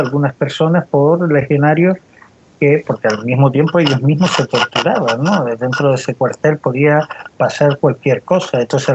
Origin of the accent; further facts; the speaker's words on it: Arucas, Canary Islands, Spain; en mi pueblo, en Arucas, en Gran Canaria, el pueblo de donde soy originario.